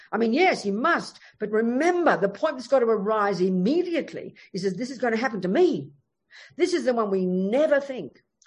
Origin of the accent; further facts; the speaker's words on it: Australia; Well, I'm Australian. I mean, I'm a Brit as well. I've got a passport. And, you know, my daddy was English and I feel like I'm a POM. But I'm still Australian.